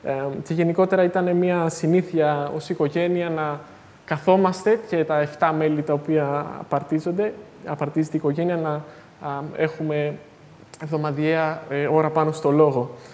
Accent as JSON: {"language": "Greek", "town": "Athens", "region": "Attica", "country": "Greece", "lives_now": "Thessaloniki, Greece", "said": "είμαι από την Αθήνα και είμαι στο τρίτο έτος στην Οδοντιατρική Σχολή εδώ στο Αριστοτέλειο Πανεπιστήμιο."}